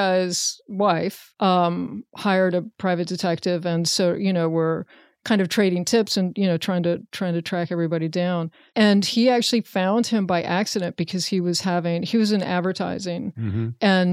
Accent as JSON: {"language": "English", "town": "Richmond", "region": "Virginia", "country": "United States", "tie": "born or raised there", "said": "Richmond."}